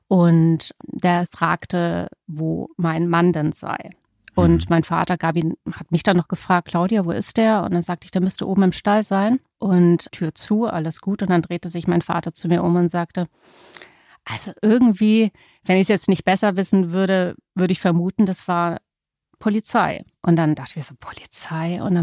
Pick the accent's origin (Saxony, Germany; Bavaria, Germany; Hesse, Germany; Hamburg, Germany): Bavaria, Germany; bei uns in Franken, wo ich ja ursprünglich herkomme